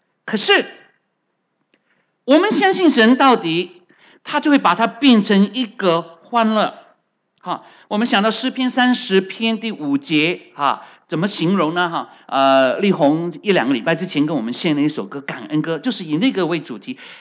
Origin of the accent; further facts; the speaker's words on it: China; 你只要撑过去，守得云开就见月明，我们中国人都这样提醒啊。